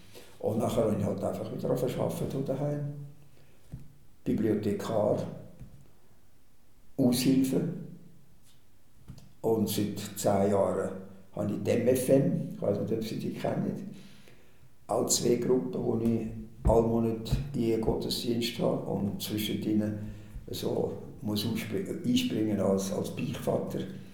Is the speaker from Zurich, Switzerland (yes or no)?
no; Menzingen, Zug, Switzerland; Ich war Ministrant im Lehrschwesterninstitut Menzingen. Das ist meine Heimat.